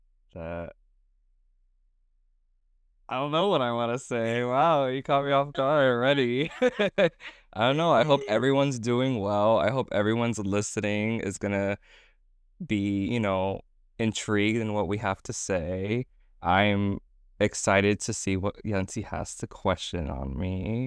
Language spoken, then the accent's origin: English; New Jersey, United States; I'm from Jersey, and I'm feeling really good to be here.